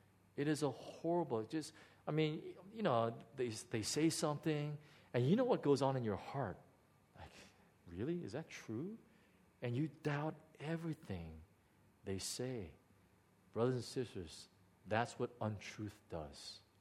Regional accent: Chicago, Illinois, United States; My parents and I, we grew up in the south side of Chicago, very, very poor. We were very poor neighborhood.

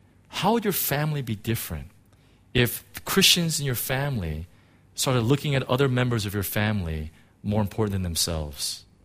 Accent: United States; You know, I'm an American, and so, you know, I can criticize my country, right?

